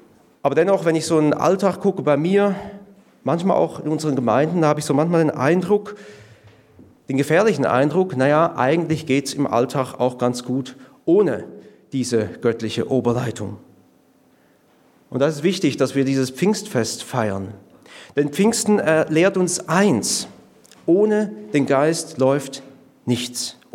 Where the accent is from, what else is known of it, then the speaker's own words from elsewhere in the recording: Winterthur, Zurich, Switzerland; born there; so einen typischen Trolleybus aus Winterthur. Das ist meine Geburtsstadt.